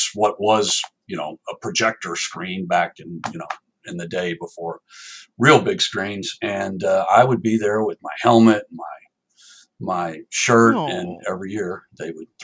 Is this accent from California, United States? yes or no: no; Lubbock, Texas, United States; born there; I was born in Lubbock, Texas.